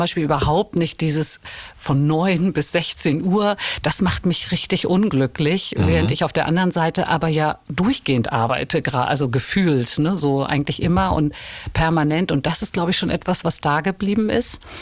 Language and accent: German; Hamburg, Germany; born or raised there